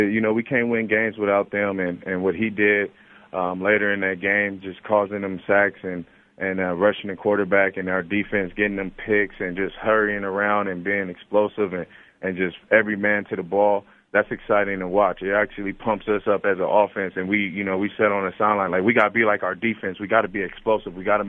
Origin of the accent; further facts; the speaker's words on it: Pomona, California, United States; growing up in Pomona, we didn't have that as a kid when I was growing up.